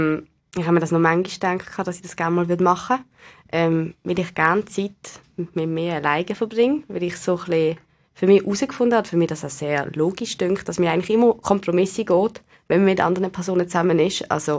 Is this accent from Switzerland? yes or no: yes; Basel, Basel-Stadt, Switzerland; dass einfach ich mich als Baslerin mega glücklich schätzen kann.